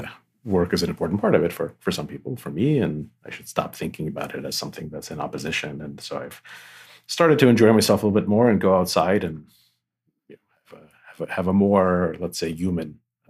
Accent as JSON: {"language": "English", "region": "New York", "country": "United States", "tie": "born or raised there", "also_born_or_lived": "Boston", "said": "I grew up in New York. I went to Boston for college, and I started a couple of companies in Boston with some college friends of mine."}